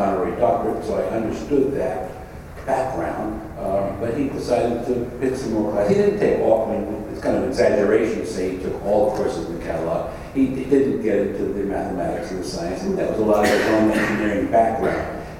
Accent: New Jersey, United States; You're from New York, I'm from North Jersey, and so when we get into it, the students are wondering what language we're speaking.

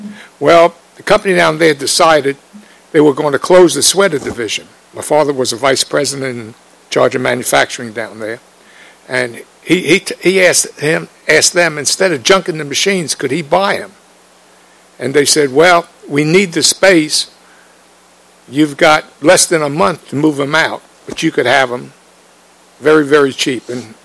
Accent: Mississippi, United States; from Marion. We didn't come from Baltimore or New York. We came from Mississippi. you could tell that by my accent. We were right outside of Pascagoula, Mississippi.

